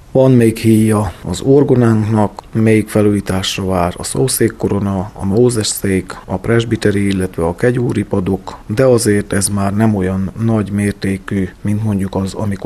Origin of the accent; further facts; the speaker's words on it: Vámosoroszi, Szabolcs-Szatmár-Bereg, Hungary; És én ugye Vámosorosziban születtem, illetve nőttem fel